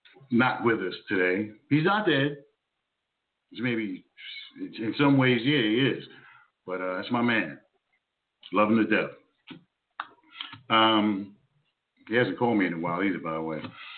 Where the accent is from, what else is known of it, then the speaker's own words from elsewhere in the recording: Jersey City, New Jersey, United States; I'm a product of Jersey. Well, not a product of Jersey, but I grew up in Jersey City. I'll put it like that.